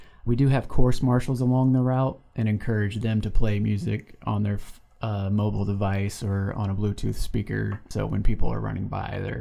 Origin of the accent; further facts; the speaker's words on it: Springfield, Illinois, United States; Yeah, I am from Springfield. Lived here a majority of my life.